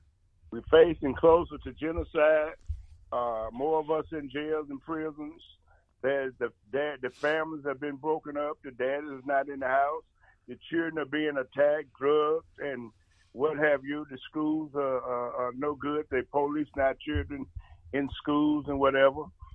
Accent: Chattanooga, Tennessee, United States; born there; I was born in Chattanooga.

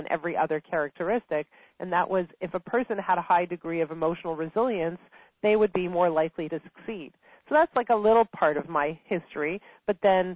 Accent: Montreal, Quebec, Canada; I grew up in Montreal, and I got married quite young. I got married at the age of 20

